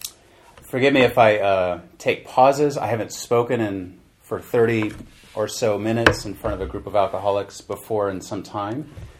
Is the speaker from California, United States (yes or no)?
yes; San Francisco, California, United States; There's other people I grew up with in California, which I'm from San Francisco, not Los Angeles.